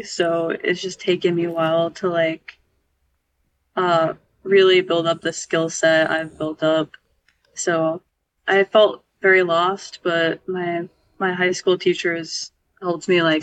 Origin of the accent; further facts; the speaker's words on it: Crown Point, Indiana, United States; also born or lived in Valparaiso, United States; So I grew up in Valpo until I was like 8 with my sibling, my younger sibling. And then my parents got divorced and we moved to Crown Point.